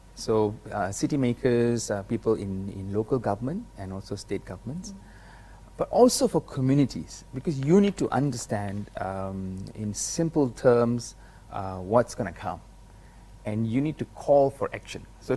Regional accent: Penang, Malaysia; we are both from Penang

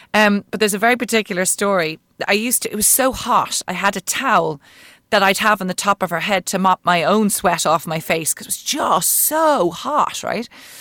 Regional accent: Ireland; And also because I'm Irish and Catholic and guilty all the time

